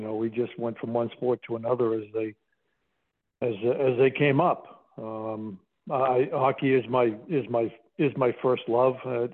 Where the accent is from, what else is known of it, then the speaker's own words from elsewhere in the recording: Northeast, United States; I grew up in the Northeast. It's just what you did all day long, every day.